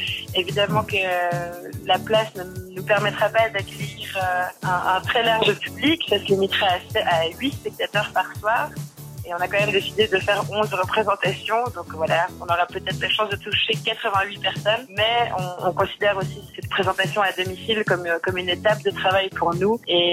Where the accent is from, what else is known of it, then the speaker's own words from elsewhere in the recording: Geneva, Switzerland; born there; j'ai 35 ans, je suis née à Genève. C'est là aussi que j'exerce mon métier de comédienne.